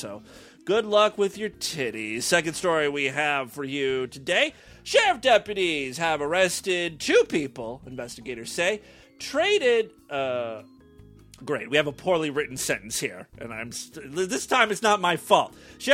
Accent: Ohio, United States; The first one comes from my home state of Ohio, which is quickly becoming Florida 2.0.

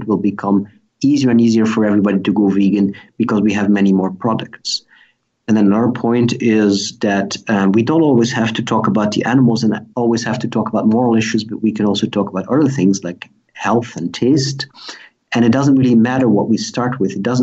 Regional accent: Belgium; English is a second language; I'm from Belgium. I went to the United States for half a year to do internships at animal rights organizations.

